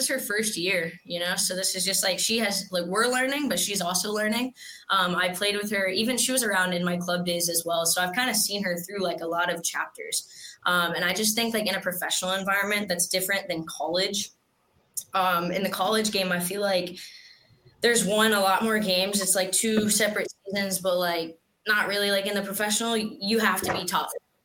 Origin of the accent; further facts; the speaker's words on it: Land O'Lakes, Florida, United States; also born or lived in Jacksonville; So I'm actually from Land O'Lakes. We moved here in, I want to say 2012. My dad retired. He was at MacDill Air Force Base. We moved over from like Jacksonville, Florida. So I'm really a Florida kid.